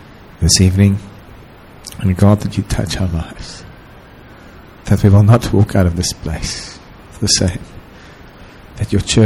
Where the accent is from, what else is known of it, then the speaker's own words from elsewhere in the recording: Stellenbosch, Western Cape, South Africa; Christelle and I come from Stellenbosch.